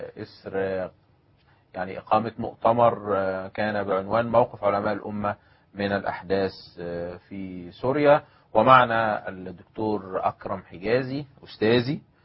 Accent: Egypt; احنا مصريين

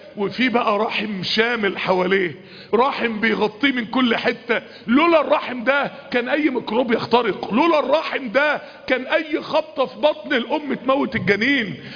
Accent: Mansoura, Dakahlia, Egypt; عندنا في المنصورة حتة ارض مرمية بقالها سنين

